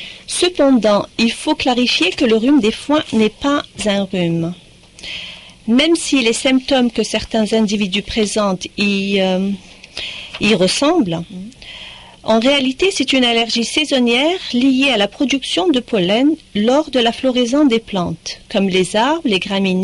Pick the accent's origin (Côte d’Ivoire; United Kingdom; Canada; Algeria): Algeria; moved away; je suis originaire d'Algérie. Ça fait 16 ans que je vis à Saint-Ulpens, où j'ai suivi mon mari